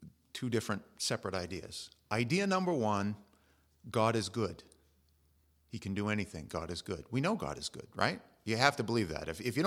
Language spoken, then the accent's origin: English; United States; We grew up in America, and we know that justice is there with the blindfold on and the scales